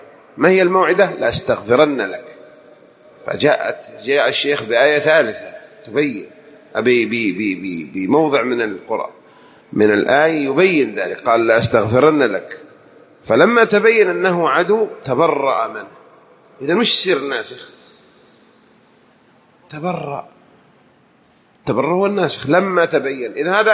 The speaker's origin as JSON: {"language": "Arabic", "country": "Saudi Arabia", "said": "عندنا بالسعودية"}